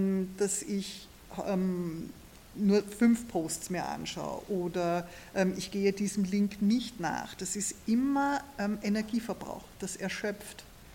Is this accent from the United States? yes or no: no; Vienna, Austria; ich bin in Wien aufgewachsen, in der Stadt